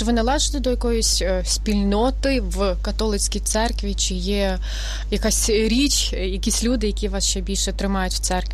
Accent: Podillia, Ukraine; я теж є родом із Поділля, із прекрасного католицького краю

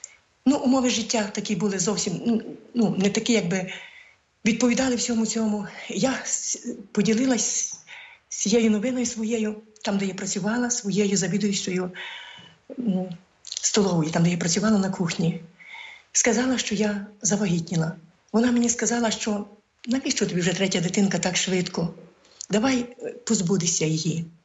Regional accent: Borove, Lviv Oblast, Ukraine; Я народилась у селі Борове Сокальського району Львівської області 1960 року, 14 жовтня.

